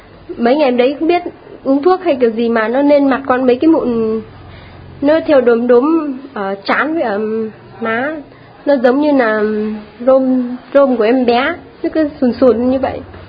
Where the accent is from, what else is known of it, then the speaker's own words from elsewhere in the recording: Nam Định, Vietnam; now in Hóc Môn, Vietnam; quê con ở ngoài Bắc. Thuộc gia xứ Trang Hậu, thân phận Bùi Chu.